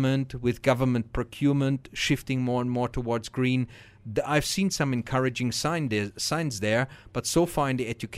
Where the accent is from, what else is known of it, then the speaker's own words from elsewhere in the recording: Germany; We grew up with it in Germany.